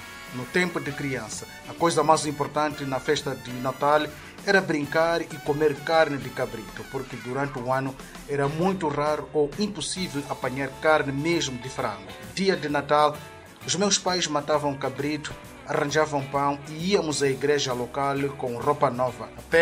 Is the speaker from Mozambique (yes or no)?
yes; Inhambane, Mozambique; now in United States; quando saí da minha aldeia natal, distrito de Masinga, província de Inhambane, região sul de Moçambique, para prosseguir com estudos após terminar o ensino primário.